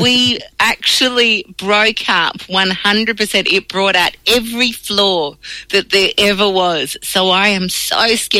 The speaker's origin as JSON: {"language": "English", "town": "Perth", "region": "Western Australia", "country": "Australia", "lives_now": "Melbourne, Australia", "said": "we came from Perth, we just had our engagement, we'd come over to Melbourne, we'd just started out, like I'd bought a little apartment in Flemington."}